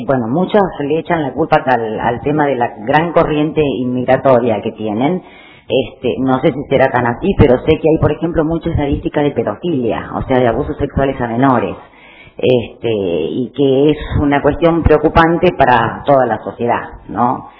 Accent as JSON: {"language": "Spanish", "country": "Argentina", "said": "Muchas, muchas gracias. Lo digo como argentina."}